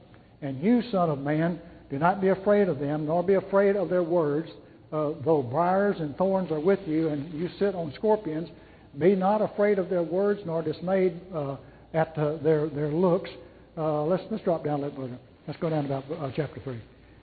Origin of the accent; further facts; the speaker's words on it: Texas, United States; That's proper English. Anyway, I'm Texan. What do you expect?